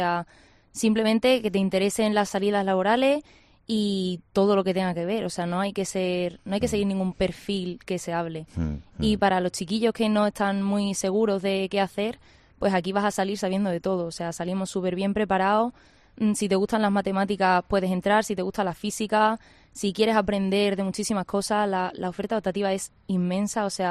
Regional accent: El Puerto de Santa María, Andalusia, Spain; De Cádiz, del puerto de Santa María.

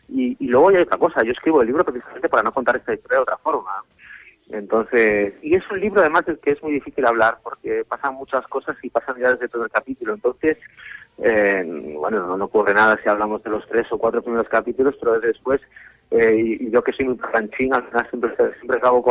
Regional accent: Galicia, Spain; Sí, inevitable porque es mi tierra y porque la conozco mucho y porque aquí, pues iba a decir que he vivido, pero prácticamente vivo, porque me pillas ahora mismo en Pontevedra y estoy casi la mitad del año aquí y he vivido toda mi vida

